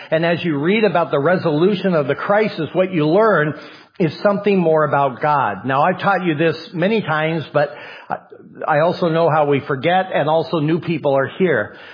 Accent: Idaho, United States; I grew up in Idaho, and right next to me, very short distance, was Washington

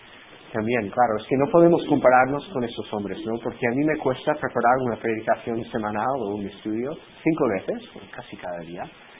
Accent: United States; Spanish is a second language; now in Spain; yo sé que eso es el caso en mi país, en los Estados Unidos

